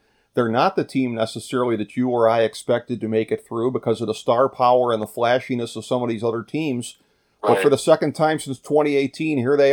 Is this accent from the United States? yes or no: yes; Ohio, United States; Bob's a guy that is very popular in my home state of Ohio